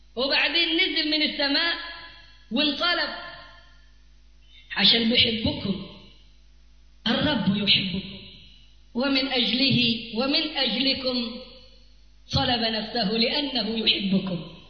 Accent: Cairo, Cairo Governorate, Egypt; وشوية عندنا في القاهرة قاعدين برفصوا

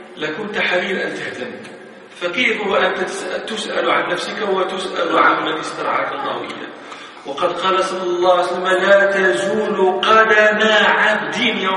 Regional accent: Bahrain; إذا كان من الأمثال عندنا في البحرين ما في الهم قال كيف هم

